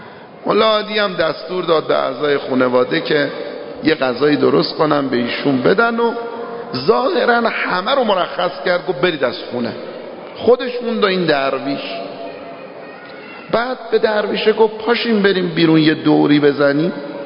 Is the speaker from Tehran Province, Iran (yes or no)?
yes; Tehran, Tehran Province, Iran; born there; now in Qom, Iran; در همین تهران، من متولد تهرانم،